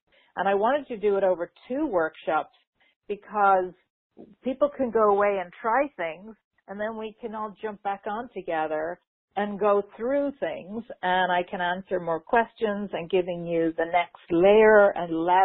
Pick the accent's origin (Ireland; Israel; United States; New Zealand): Ireland; because I know I have a lot of my tribe are in Europe as well, because I'm from Ireland.